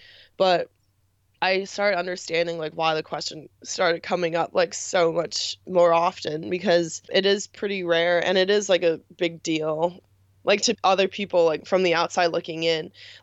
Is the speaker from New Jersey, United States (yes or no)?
no; New York, United States; I was lucky enough to have been born and raised in New York, and like my club team, Asphalt Green, has always been pretty diverse.